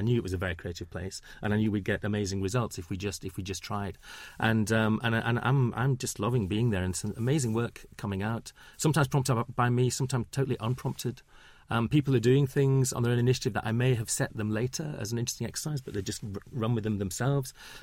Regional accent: Huddersfield, Yorkshire and the Humber, United Kingdom; I grew up in Huddersfield, our house is in front of a very large recreational area which was unlit

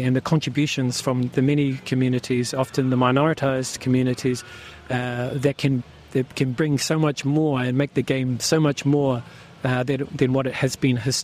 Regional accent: Auckland, New Zealand; I grew up locally in South Auckland, and growing up in Auckland, being Māori

